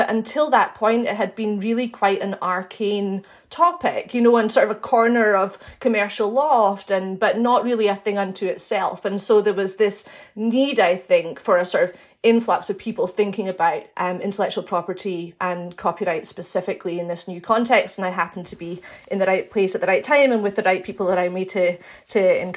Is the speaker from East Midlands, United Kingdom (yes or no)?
no; Edinburgh, Scotland, United Kingdom; because I'm actually from Edinburgh